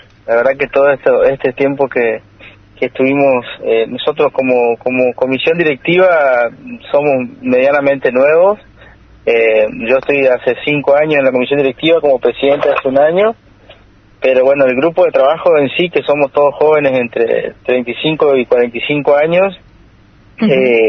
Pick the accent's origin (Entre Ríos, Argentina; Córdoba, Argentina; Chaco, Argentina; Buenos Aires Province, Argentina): Chaco, Argentina; General Pinedo; Te corrijo, soy de General Pinedo.